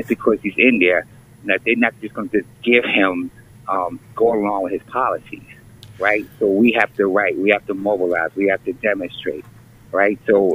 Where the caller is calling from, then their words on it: Manhattan, New York, United States; I'm calling from Manhattan.